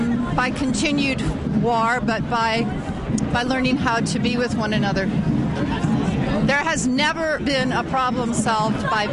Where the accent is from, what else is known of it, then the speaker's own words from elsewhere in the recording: Baden, Pennsylvania, United States; I'm from Baden, Sisters of St. Joseph.